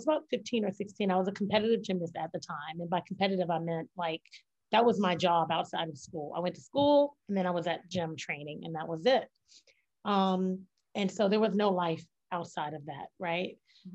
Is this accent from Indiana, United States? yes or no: no; Jacksonville, Florida, United States; And I was in Gainesville at UF. And I was from Jacksonville.